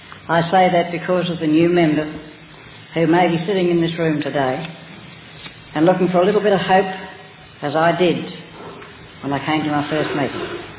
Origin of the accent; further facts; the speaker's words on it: Bendigo, Victoria, Australia; also born or lived in Dandenong; I'm from Bendigo and I'm an alcoholic, previously from Dandenong.